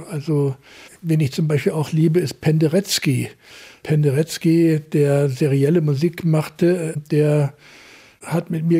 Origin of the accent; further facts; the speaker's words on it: Hamburg, Germany; born there; Ich bin zwar in Hamburg geboren, aber meine Eltern kommen aus anderen Teilen Deutschlands.